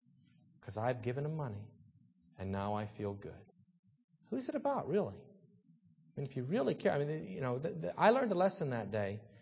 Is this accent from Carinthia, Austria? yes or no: no; Salzburg, Austria; I'm sitting there, you know, I'm from Salzburg.